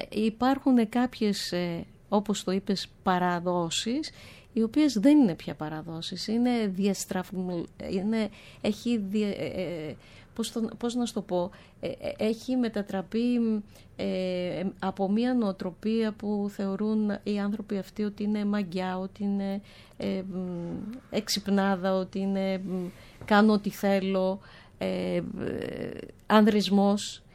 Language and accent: Greek; Crete, Greece; Δεν το δέχομαι εγώ που είμαι από την Κρήτη να το λέμε παράδοση.